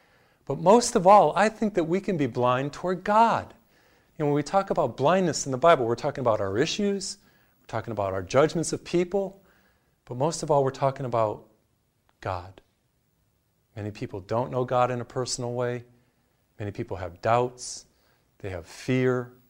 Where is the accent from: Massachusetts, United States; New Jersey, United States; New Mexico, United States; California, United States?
Massachusetts, United States; I remember when I was a seminarian in Chicago, for example, I came from Massachusetts.